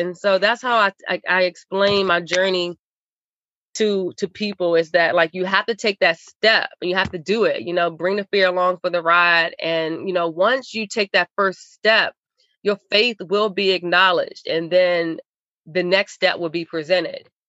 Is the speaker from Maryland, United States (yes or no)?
yes; Maryland, United States; My family, you know, I'm from Maryland, and so that's 4 hours away from New York.